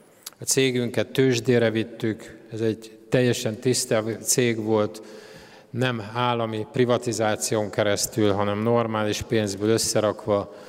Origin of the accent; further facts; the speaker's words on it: Tiszalök, Szabolcs-Szatmár-Bereg, Hungary; also born or lived in Szombathely; Szombathelyen születtem, Szabolcsban, Tiszalökön nevelkedtem gyerekként, de a gimnáziumot már Szombathelyen fejeztem be. Egy évig voltam katona Szegeden, és utána az akkori Német Demokratikus Köztársaság fővárosában, Berlinben végeztem el a közgazdasági egyetemet.